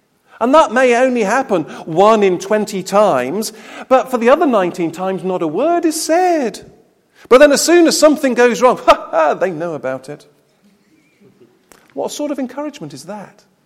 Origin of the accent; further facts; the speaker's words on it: United Kingdom; we're British for a start, so we don't do that sort of thing.